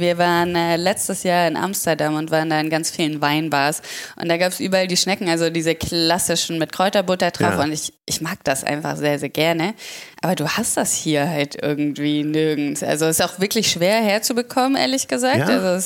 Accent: Southern Germany, Germany; Also ich komme eigentlich aus Süddeutschland und habe das so ein bisschen lieben gelernt da.

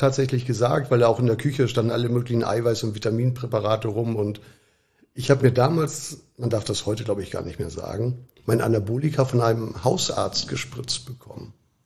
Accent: Hamburg, Germany; Damals in Hamburg war es Schnelsen, Niendorf, so die Ecke. Da sind wir oft hin und her gezogen.

